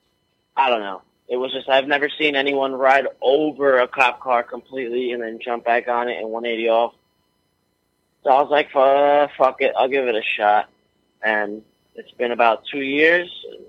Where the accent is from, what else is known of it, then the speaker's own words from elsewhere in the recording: Kearny, New Jersey, United States; now in New York City, United States; Well, I grew up in Jersey. So I just moved to the city 10 years ago. My whole life I lived in Jersey. I grew up riding in Jersey every single day. And I lived in a town called Kearney next to Newark.